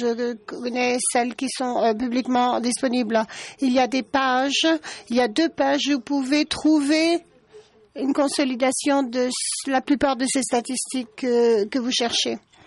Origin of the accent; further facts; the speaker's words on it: Chile; Je suis du Chili.